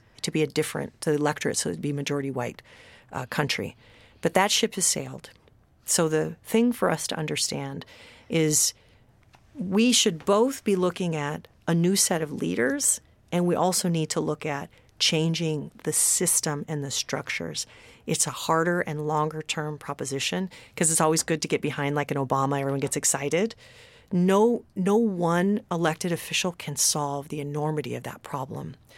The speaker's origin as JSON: {"language": "English", "region": "California", "country": "United States", "tie": "born or raised there", "said": "it's seven states right now, including my home state, California, New Mexico, and Arizona"}